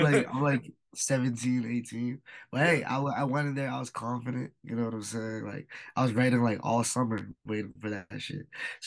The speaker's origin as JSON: {"language": "English", "town": "Winnipeg", "region": "Manitoba", "country": "Canada", "tie": "born or raised there", "said": "I grew up in Southside Winnipeg, before Richmond, I grew up around music."}